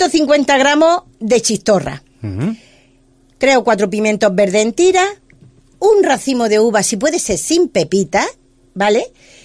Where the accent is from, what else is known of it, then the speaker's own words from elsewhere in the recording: Granada, Andalusia, Spain; yo soy granaína y he querido empezar haciendo un homenaje a mi tierra.